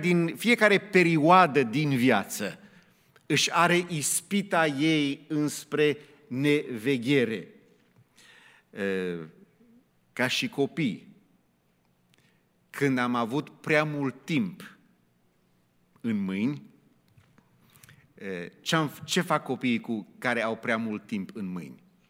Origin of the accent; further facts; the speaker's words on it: United States; atunci când am crescut eu în America, în 1970